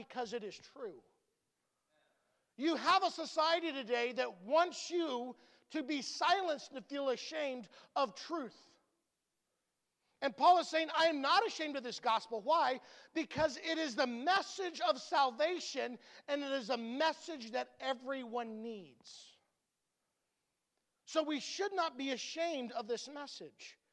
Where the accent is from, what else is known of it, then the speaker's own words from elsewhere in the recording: Honduras; now in United States; I remember when I was growing up in Honduras